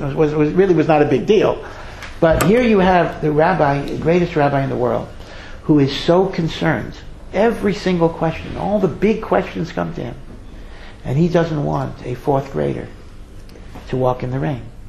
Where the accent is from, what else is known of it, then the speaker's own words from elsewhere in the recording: Hartford, Connecticut, United States; So I grew up in Hartford, Connecticut.